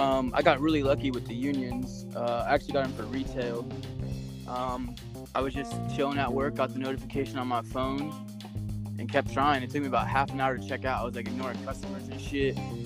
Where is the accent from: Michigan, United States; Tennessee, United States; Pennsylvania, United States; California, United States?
Pennsylvania, United States; also born or lived in Pittsburgh; So, I'm from the Poconos, like Northeast Pennsylvania.